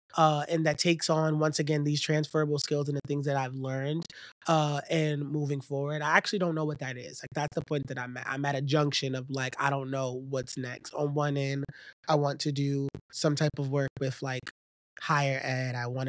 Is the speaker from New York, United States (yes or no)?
yes; Bedford-Stuyvesant, New York, United States; Every time I mention I'm from Bed-Stuy, people's eyes glow, right?